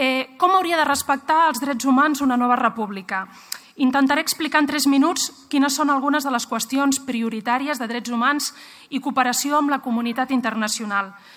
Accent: Sitges, Catalonia, Spain; also born or lived in New York, United States; tot i que porto 15 anys visquent a Nova York, ja acabo de tornar, jo sóc de Sitges, així que estic molt contenta d'estar aquí avui.

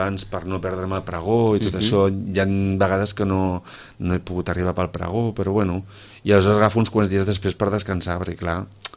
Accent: Barcelona, Catalonia, Spain; Jo sóc del Poble Sec

